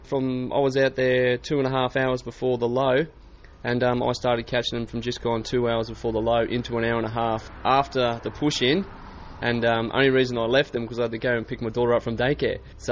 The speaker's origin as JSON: {"language": "English", "town": "Darwin", "region": "Northern Territory", "country": "Australia", "said": "from Darwin."}